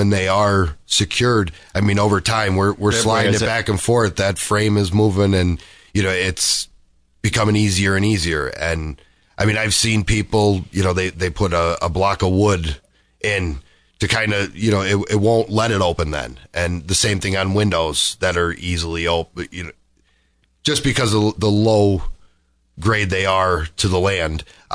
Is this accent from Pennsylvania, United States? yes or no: yes; Dunmore, Pennsylvania, United States; And for years, I mean, growing up in Dunmore, that was the thing.